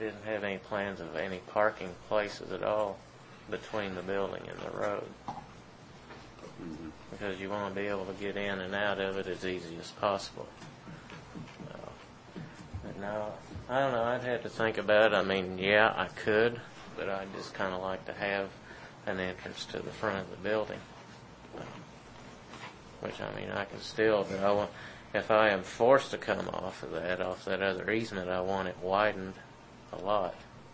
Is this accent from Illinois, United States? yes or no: no; Branson, Missouri, United States; I was born and raised in Branson, and I know an awful lot of people